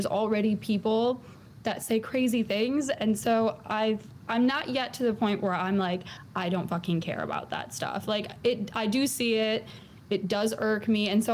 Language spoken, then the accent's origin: English; United States; because I'm married to another DJ, because I'm American, I feel like so much is against me already.